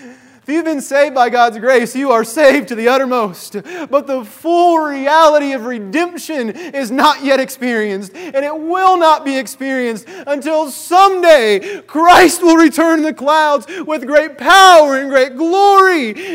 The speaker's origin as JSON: {"language": "English", "region": "Indiana", "country": "United States", "tie": "born or raised there", "said": "I am from Indiana. As a result of that, I am a born and bred, red-blooded Hoosier."}